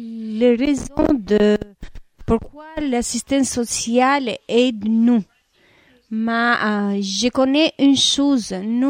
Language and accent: French; Albania; French is a second language; now in France; Mon pays d'origine, c'est l'Albanie.